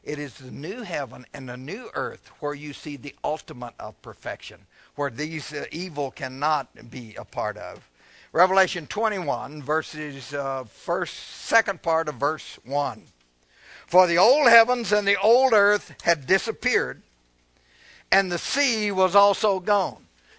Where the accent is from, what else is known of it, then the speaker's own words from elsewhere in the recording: Kentucky, United States; I'm from Kentucky. That's not easy for me.